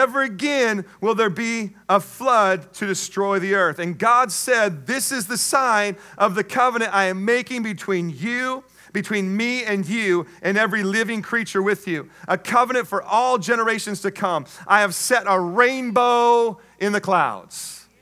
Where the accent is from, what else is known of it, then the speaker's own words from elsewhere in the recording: Washington, United States; Now, we don't know a whole lot about that living in Southern California, but I grew up in Washington State.